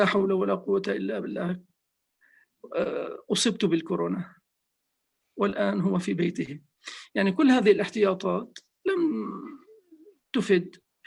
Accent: Damascus, Damascus Governorate, Syria; كان بعض الشيوخ عندنا في دمشق

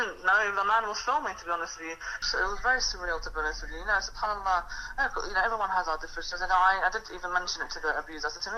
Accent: London, United Kingdom; You know, I've always had a hard time growing up in London.

